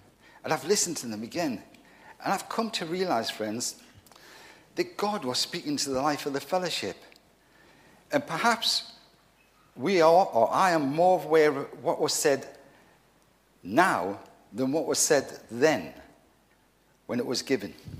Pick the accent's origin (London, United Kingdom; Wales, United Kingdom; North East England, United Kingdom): North East England, United Kingdom; Gateshead; I come from Gateshead up in County Durham